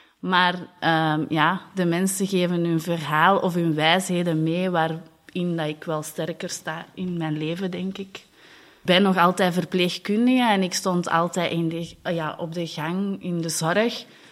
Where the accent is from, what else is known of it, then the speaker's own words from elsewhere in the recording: Antwerp, Belgium; ik ben 29 jaar, ik ben afkomstig uit het Mechelse.